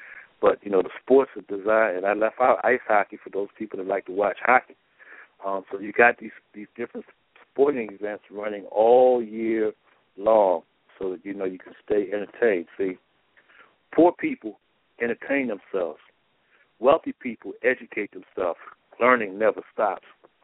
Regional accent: Baltimore, Maryland, United States; And all people in my hometown, they're hurting right now because Baltimore done lost the first two games in Kansas City

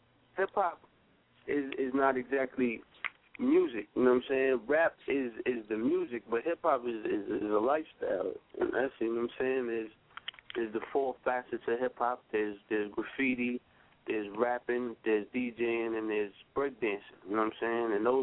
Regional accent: Bronx, New York, United States; Yeah. I'm from the Bronx. I'm from uptown. A lot of people mostly know the Bronx from the South Bronx, but I'm actually from the North Bronx, you know.

